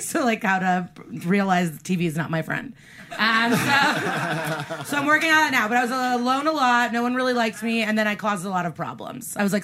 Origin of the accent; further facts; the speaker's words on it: Illinois, United States; So I grew up in the Chicago suburbs, okay.